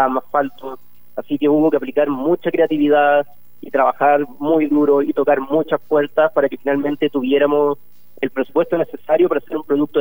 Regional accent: Santiago, Santiago Metropolitan, Chile; Yo soy de acá, de Santiago, pero prefiero viajar a Valparaíso a hacer esto también

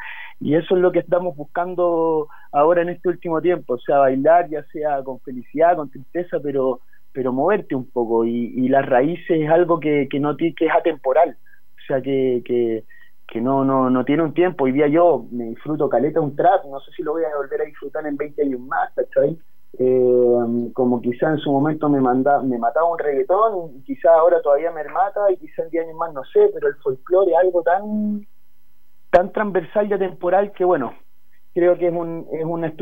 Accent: Resistencia, Chaco, Argentina; born there; yo nací en el norte de Argentina, eso sí, nací en el Chaco, en Resistencia

